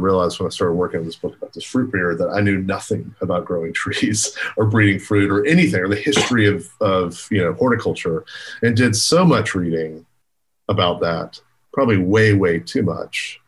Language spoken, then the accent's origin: English; Alabama, United States; And so I think for us, even though we're from Alabama, even though we know this world and we're students in this era